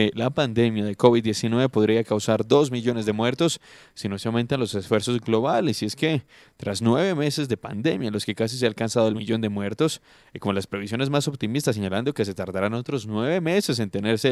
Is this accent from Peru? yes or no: no; Colombia; ¿Usted cree que como colombianos vamos a aprender de lo que está pasando en otros países